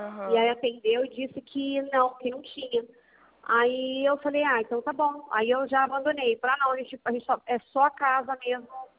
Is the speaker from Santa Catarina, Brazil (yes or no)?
no; Birigui, São Paulo, Brazil; Eu sou de Birigui.